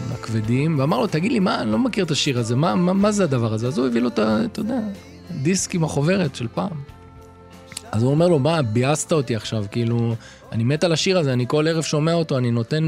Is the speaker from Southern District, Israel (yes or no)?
no; Kfar Saba, Central District, Israel; כן? גדלתי בכפר סבא, כן.